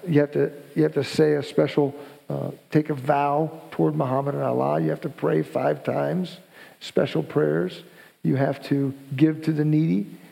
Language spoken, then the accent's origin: English; Davenport, Iowa, United States; I come from Davenport, Iowa. Iowa's a state kind of in the middle of the United States.